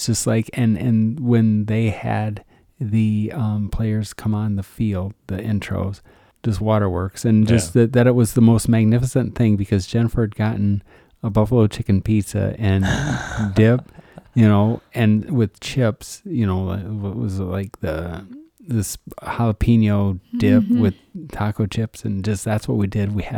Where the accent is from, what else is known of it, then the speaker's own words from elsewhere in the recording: Iowa, United States; and what a great thing for Iowa.